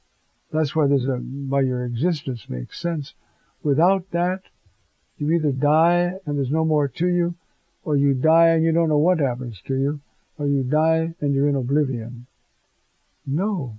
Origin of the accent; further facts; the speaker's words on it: Ireland; I'm Irish. I'm not Jewish. And yet I'm a priest.